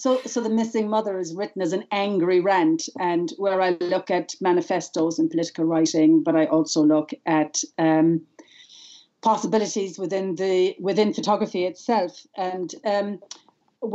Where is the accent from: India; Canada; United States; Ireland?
Ireland; also born or lived in London; now in United Kingdom; I'm also Irish, but unlike Rachel, I don't live in Ireland. I live North Yorkshire at the moment, but spent many years in London.